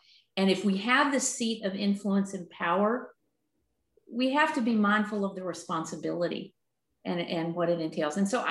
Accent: Appalachia, United States; Let me tell you, growing up in Appalachia, and she's older than I am

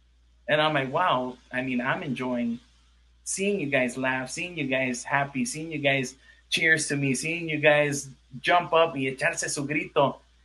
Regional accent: Los Angeles, California, United States; I say our team because I'm from California and from

